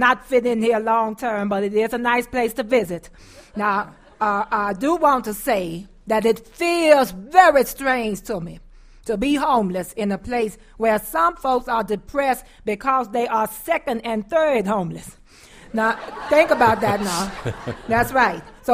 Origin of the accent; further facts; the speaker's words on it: Chicago, Illinois, United States; And I don't mind telling you, I'm from Chicago.